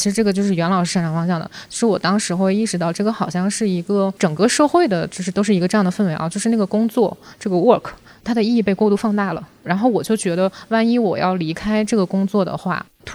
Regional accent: Northeast China, China; accent: Northeastern Mandarin; 我可能也是我们东北话叫什么

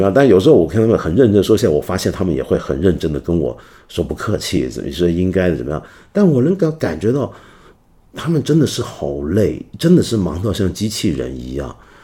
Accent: Guangdong, China; first language Cantonese; Chinese is a second language; 比如说我是个南方人，我们一帮南方人，尤其我们广东人用广东话在讲的时候

